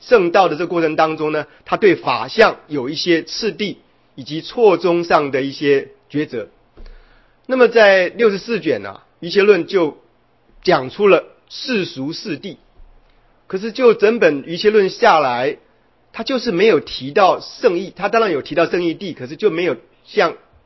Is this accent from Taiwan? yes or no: no; China; 以及当然包括我们中国人的文化上的研究比较